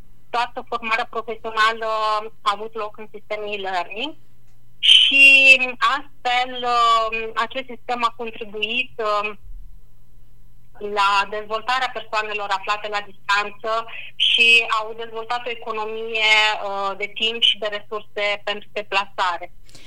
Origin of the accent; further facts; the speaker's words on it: Suceava, Suceava County, Romania; also born or lived in Iași; eu, pentru că sunt din Iași și am copilărit în Suceava